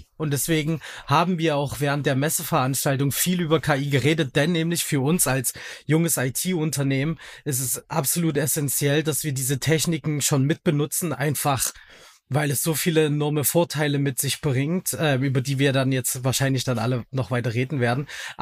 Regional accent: Dresden, Saxony, Germany; born there; also born or lived in Berlin; now in Oranienburg, Germany; Ich wohne im Osten von Deutschland, also eigentlich gebürtiger Dresdner und bin dann irgendwann über drei Ecken Berlin und so jetzt in Oranienburg gelandet. Also draußen auf dem Land in Anführungsstrichen.

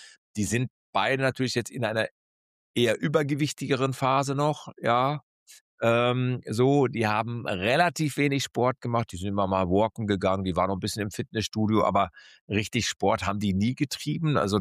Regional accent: Essen, North Rhine-Westphalia, Germany; um es auf Deutsch mal zu sagen als Essener Junge

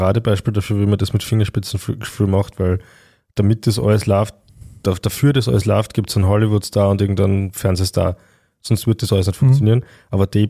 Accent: Austria; Und ich finde es halt bei uns in Österreich, denke ich mir oft, wie oft sind Spiele nicht ausverkauft in der österreichischen Bundesliga.

